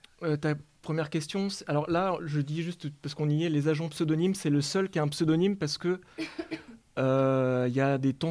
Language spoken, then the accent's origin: French; Brest, Brittany, France; Alors effectivement, je viens de Brest. En général, quand on vient de Brest, à peu près partout où on va, on dit « Oh là là, ça vient de très loin ».